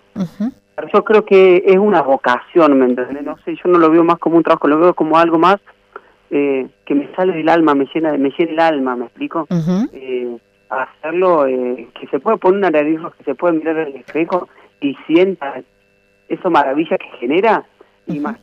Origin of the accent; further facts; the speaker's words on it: Monte Maíz, Córdoba, Argentina; yo soy de Monte Maíz, el nombre … nace desde ahí. Mis amigos me empezaron a decir, por ser de Monte Maíz, me empezaron a decir